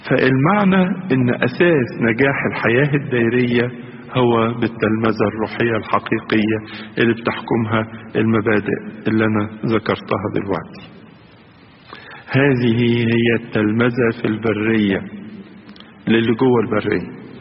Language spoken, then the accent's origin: Arabic; Egypt; وبعدين بقول له زرت الأديورة القبطية عندنا في مصر؟